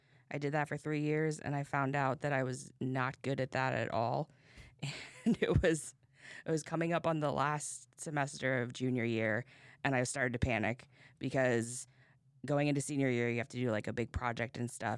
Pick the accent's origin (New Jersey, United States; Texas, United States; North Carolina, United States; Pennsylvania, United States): Pennsylvania, United States; Bloomsburg; also born or lived in South Korea / Hatfield; I was adopted at 7 months old, and we lived in Hatfield. So it was like the Lansdale, people call it the Philadelphia area, but it's just like an hour away from there. We moved to Bloomsburg when I was seven. My mom grew up here, so we moved back.